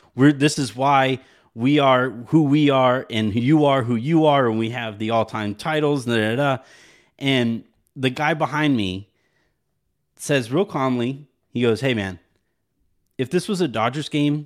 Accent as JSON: {"language": "English", "town": "El Paso", "region": "Texas", "country": "United States", "tie": "born or raised there", "said": "And I grew up in El Paso, so like I have seen the Mexican Divos like my entire life."}